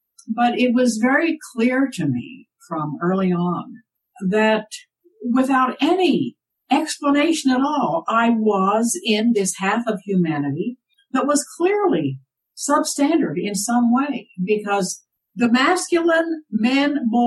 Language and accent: English; Provo, Utah, United States; also born or lived in Salt Lake City; now in Walnut Creek, United States; I was born in Salt Lake City, fourth generation Mormon on both sides. Many, many ancestors who came to Utah before the railroad. And I grew up there in Provo primarily, went to BYU